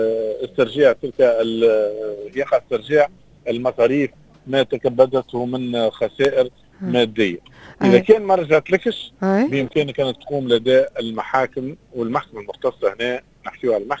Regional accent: Tunisia; احنا تونسي

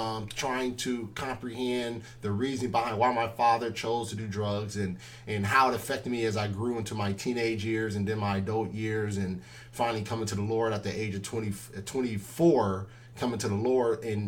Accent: Los Angeles, California, United States; now in Indio, United States; I'm originally from Los Angeles, so, you know, the beach is probably about 15, 20 minutes away from me living in Los Angeles.

